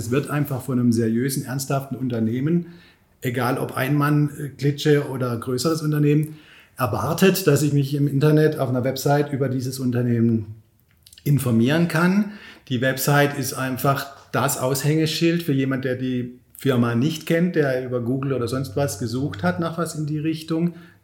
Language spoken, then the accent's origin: German; Baden-Württemberg, Germany; Ich freue mich natürlich auch, hier mal wieder in Pforzheim zu sein. Ich komme ja hier aus der Region